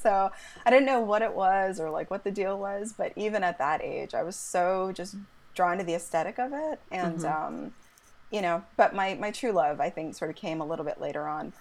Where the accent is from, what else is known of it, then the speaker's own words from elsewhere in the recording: Toronto, Ontario, Canada; So originally I'm from Toronto, Canada.